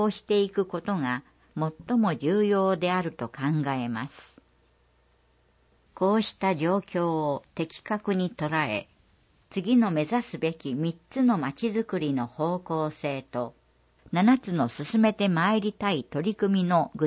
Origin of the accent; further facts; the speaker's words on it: Nose, Osaka, Japan; 私は野瀬町で生まれ育ち、